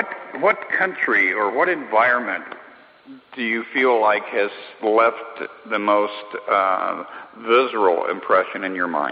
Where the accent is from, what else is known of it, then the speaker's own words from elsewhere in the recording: Colorado, United States; I grew up in Colorado also and had parallel interests